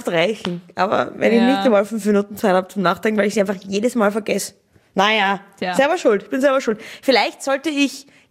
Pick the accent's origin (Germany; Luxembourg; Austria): Austria; Wieso, ich bin ja Österreicherin.